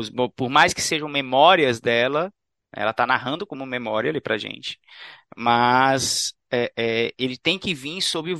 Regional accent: Brazil; Eu penso muito sobre o que me aterroriza como brasileiro, sabe?

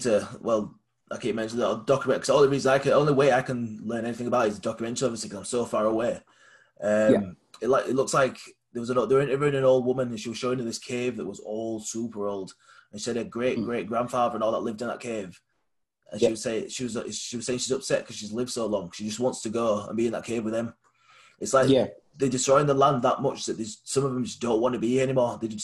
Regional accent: England, United Kingdom; Because I think I'm from English, so I'm massively outside looking in.

